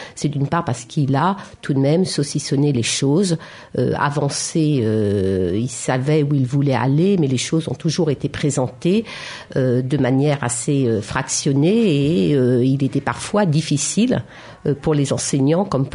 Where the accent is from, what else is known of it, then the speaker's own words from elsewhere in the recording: Île-de-France, France; moi je viens de la Seine-Saint-Denis